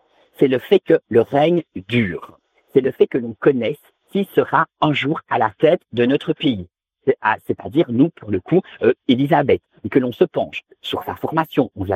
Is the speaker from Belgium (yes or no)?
yes; Belgium; now in Paris, France; Vous savez, je suis belge évidemment, mais j'habite Paris.